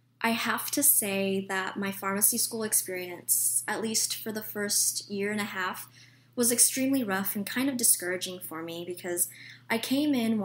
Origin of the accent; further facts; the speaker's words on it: California, United States; And I grew up in the Silicon Valley, so everybody was kind of gunning for business or the tech industry